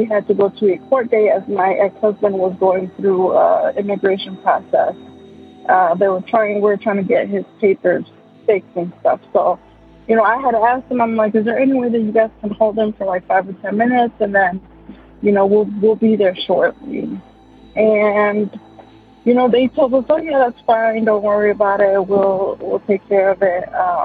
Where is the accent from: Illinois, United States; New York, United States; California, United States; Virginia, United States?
Illinois, United States; Chicago; I'm from Chicago, Illinois.